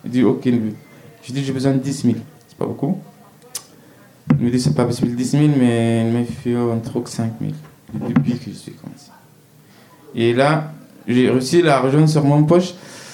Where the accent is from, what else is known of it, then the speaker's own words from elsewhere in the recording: Sudan; first language Arabic; French is a second language; now in France; Moi, je viens du Soudan, je parle arabe de mon pied. Jamais j'ai entendu la lettre français chez moi là-bas.